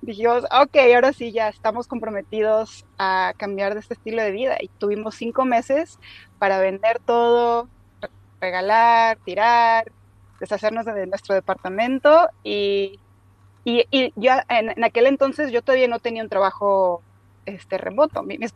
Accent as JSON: {"language": "Spanish", "country": "Mexico", "tie": "born or raised there", "said": "me faltaba ese sentido de aventura con el que crecí en México, cambiando de ciudad a ciudad y escuela a escuela."}